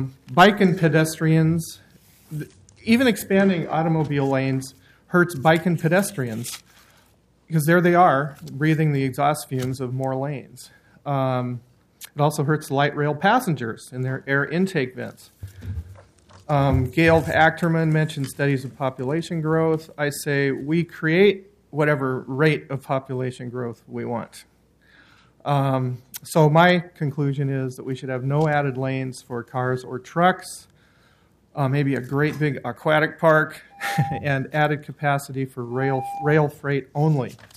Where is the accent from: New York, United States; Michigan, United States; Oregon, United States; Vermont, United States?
Oregon, United States; Portland; from Multnomah Village, in Southwest Portland.